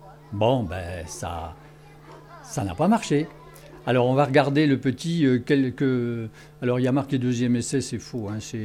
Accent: Bordeaux, Nouvelle-Aquitaine, France; Je suis bordelais, donc je date.

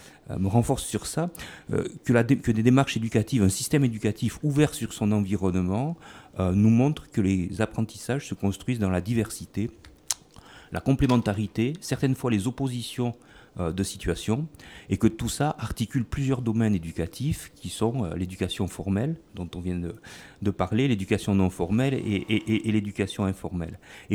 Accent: Nouvelle-Aquitaine, France; Comme je viens d'Aquitaine, je vais commencer par une citation d'un Aquitain aussi.

